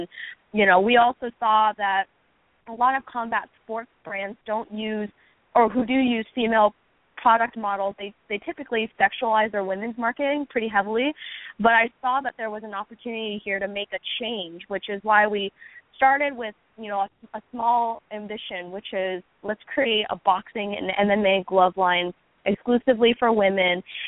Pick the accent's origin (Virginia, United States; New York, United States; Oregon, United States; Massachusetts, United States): Oregon, United States; Portland; I'm from Portland, Oregon